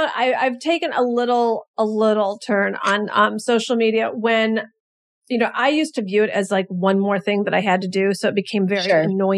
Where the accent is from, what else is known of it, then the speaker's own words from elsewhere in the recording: Detroit, Michigan, United States; just hearing that you're from Chicago, I'm from Detroit